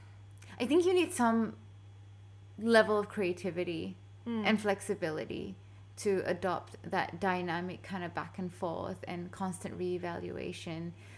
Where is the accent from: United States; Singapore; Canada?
Singapore; also born or lived in Middle East; I'm from Singapore, which is Southeast Asia. I grew up around a lot of Chinese people. My best friend was Chinese. I'm Indian, and I'm, you know, was born Muslim as well. And then I went to the Middle East. I'm not Arab